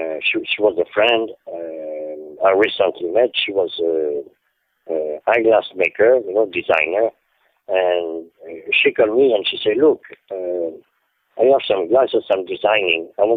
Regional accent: Paris, Île-de-France, France; born there; English is a second language; But I was born in 1946 in Paris. So 1946, right after the war, my parents were very poor.

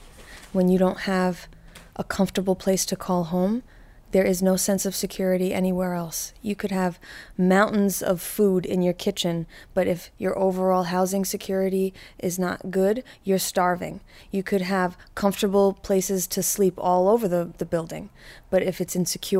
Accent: New York City, New York, United States; I'm undeniable. I was born here. So you can't tell me I'm not a New Yorker

